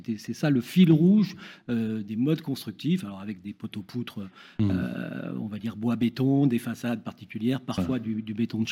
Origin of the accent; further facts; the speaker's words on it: Grenoble, Auvergne-Rhône-Alpes, France; moi j'ai grandi à Grenoble. J'ai habité au village olympique, j'ai habité au collège au village olympique, j'ai habité à la ville.